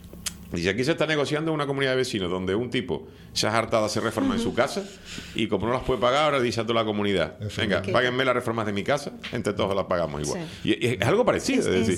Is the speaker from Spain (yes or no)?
yes; Spain; No, como españoles, es decir, como sociedad.